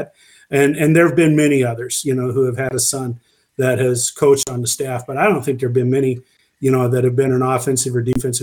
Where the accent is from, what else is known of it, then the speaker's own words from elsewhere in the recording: Iowa, United States; No, I'm not an Iowa fan, but I am from Iowa.